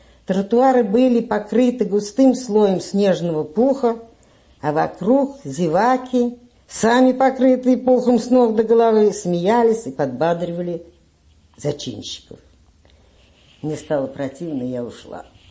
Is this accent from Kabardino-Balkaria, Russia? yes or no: no; Moscow, Russia; Я родилась в конце декабря 1893 года в Москве, где прожила почти безвыездно 30 лет.